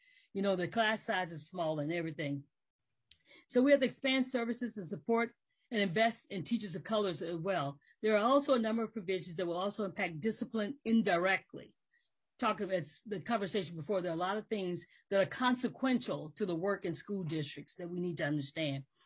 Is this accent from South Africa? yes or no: no; Alabama, United States; now in Minnesota, United States; I mean, I'm from Alabama, and I never thought that I would see the day where Minnesota, my beloved Minnesota, where I moved and wanted to be here